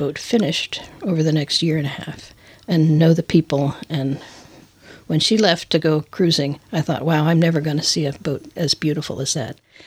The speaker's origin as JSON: {"language": "English", "town": "Port Townsend", "region": "Washington", "country": "United States", "said": "since we're from Port Townsend, we say that after Wind Boat Festival is acceptable"}